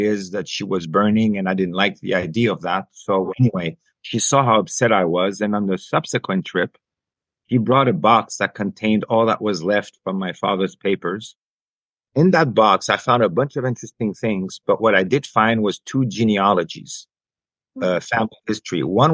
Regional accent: Haiti; now in Canada; Haitian born and raised. I immigrated to Canada in 1990 from Haiti. I don't look very dark, I know, but both of my parents were born in Haiti, and so was I.

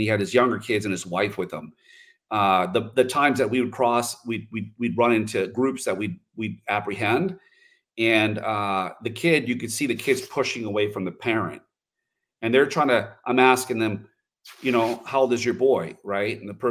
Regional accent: United States; And the people of America, and I'm American, okay?

